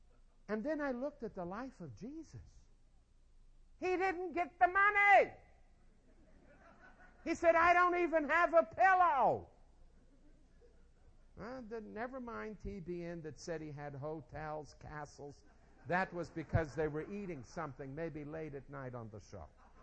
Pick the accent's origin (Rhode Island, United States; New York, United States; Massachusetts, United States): New York, United States; New York City; immediately I get suspicious because I'm from New York City. I don't know what it is with New Yorkers, the cynicism, or whatever it is. I grew up in a non-Christian home